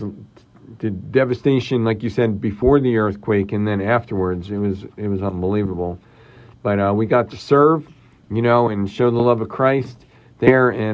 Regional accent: New Jersey, United States; I grew up in New Jersey, and I went through my whole entire, all through high school, and would come home from college, and during breaks and whatnot.

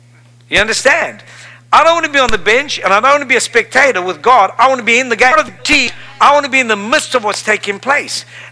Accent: South Africa; I mean, I'm from Africa. Come on. I'm from the lowest part in Africa. Like Lodabar, I'm from South Africa. I mean, south. If you'd push me another foot, I was in the ocean.

